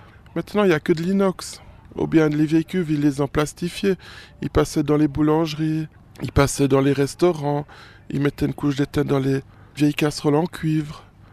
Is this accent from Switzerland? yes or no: yes; Switzerland; On n'est pas étranger, on est suisse.